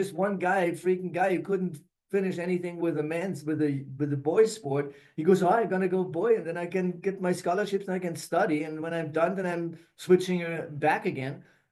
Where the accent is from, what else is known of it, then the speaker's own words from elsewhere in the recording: Germany; English is a second language; also born or lived in United States; couldn't speak any English until I was 32. So, but because I had French in, we grew up on the French border, and so we had French in school. So, but I was born as an American